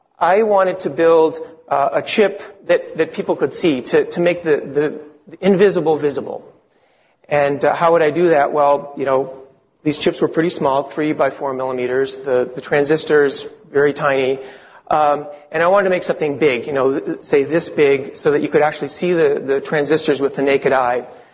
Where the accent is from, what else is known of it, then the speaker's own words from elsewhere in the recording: Italy; English is a second language; now in Silicon Valley, United States; knew I wanted a computer when I grew up and could afford a house that I could fit the computer in. I moved from Italy where I lived, to Silicon Valley